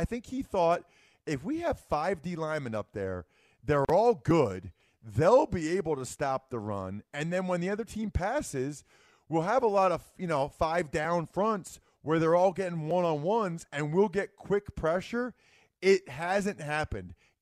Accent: Wyomissing, Pennsylvania, United States; I remember growing up in Wyomissing, which is Reading, watching the Eagles.

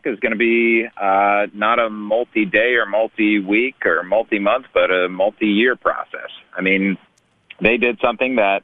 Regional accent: Cleveland, Ohio, United States; I grew up in Cleveland

